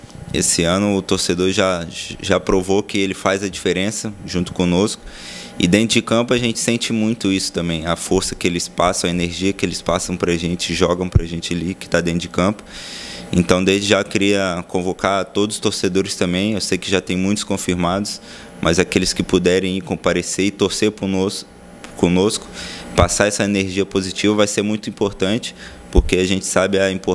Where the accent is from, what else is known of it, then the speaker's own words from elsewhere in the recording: Vitória, Espírito Santo, Brazil; Na verdade eu sou de Vitória, Espírito Santo.